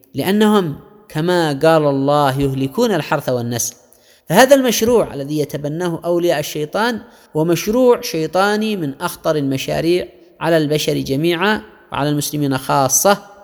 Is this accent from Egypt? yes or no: no; Yemen; وعلى مستوى بلدنا اليمن